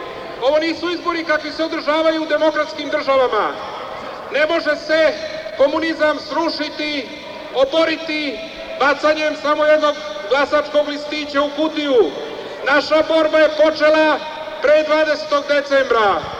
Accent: Takovo, Šumadija and Western Serbia, Serbia; Bio sam pre neki dan u izbornoj kampanji u mom zavičaju u Takovu na Ravnoj Gori.

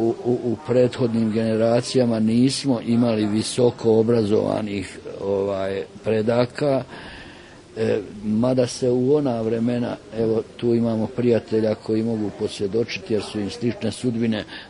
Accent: Bosnia & Herzegovina; Mi smo ljudi Bosanci, ljudi kompromisa

